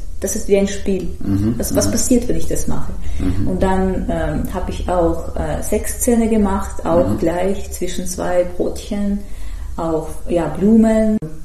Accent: Tver, Tver Oblast, Russia; German is a second language; weil ich bin ursprünglich aus Tver, das ist zwischen Moskau und Petersburg.

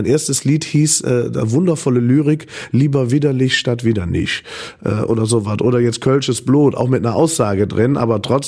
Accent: North Rhine-Westphalia, Germany; ich komme ja gar nicht aus Köln, wäre schon gut 20 Jahre her, aber ich komme ja ursprünglich eigentlich bei Ründer oder so einem kleinen Dörfchen aus dem Bergischen rum.

